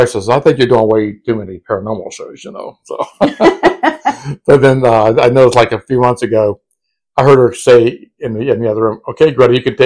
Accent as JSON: {"language": "English", "town": "Newton Falls", "region": "Ohio", "country": "United States", "tie": "born or raised there", "also_born_or_lived": "Warren, Ohio", "said": "So, since Angie is from my hometown of Newton Falls, Ohio, we are the city with..."}